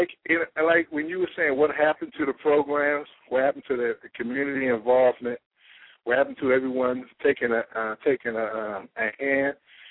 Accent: Philadelphia, Pennsylvania, United States; I'm from Philadelphia. I have lived in every part of Philadelphia, so I can tell you a little bit about every part, period.

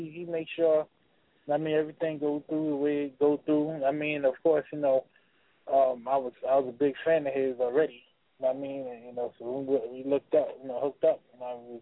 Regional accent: Bronx, New York, United States; I'm from the Bronx, but I live in Harlem.

